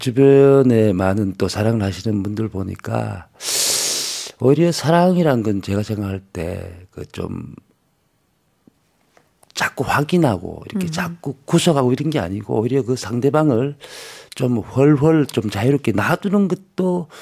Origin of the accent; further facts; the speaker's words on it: Gyeongsang, South Korea; 근데 뭐 저는 뭐 경상도 사람이라서 그런지